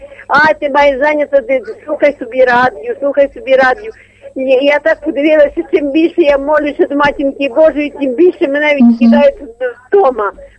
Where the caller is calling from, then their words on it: Lviv, Lviv Oblast, Ukraine; Я зі Львова, хочу з вами порадити і подякувати за таку гарну катехезу.